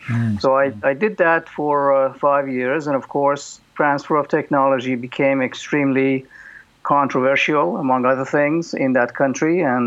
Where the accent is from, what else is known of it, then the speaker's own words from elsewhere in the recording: Iran; English is a second language; moved away as an adult; I was born and raised in Iran